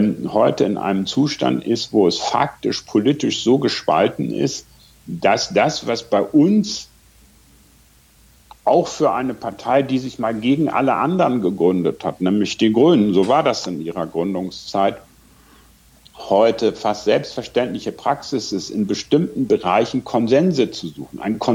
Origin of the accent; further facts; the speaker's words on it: Bremen, Germany; ich bin groß geworden in Bremen.